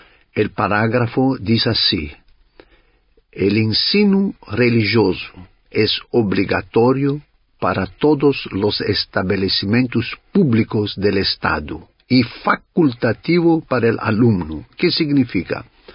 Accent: Egypt; Spanish is a second language; moved away as an adult; now in Brazil; yo nací en Egipto. Soy griego, mas nací y viví en Egipto 18 años. Y vim para Brasil

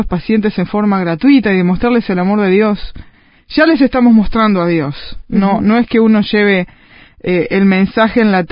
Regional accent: Uruguay; en mi país, aquí en Uruguay

